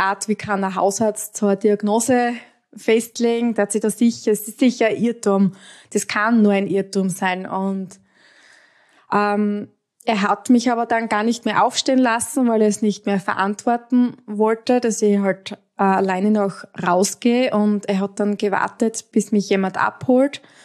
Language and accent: German; Styria, Austria; Ich komme aus der Steiermark, aus Österreich. Ich bin 30 Jahre alt